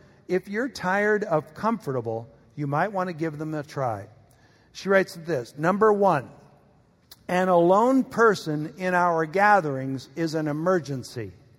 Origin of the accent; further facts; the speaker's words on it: England, United Kingdom; I'm from England.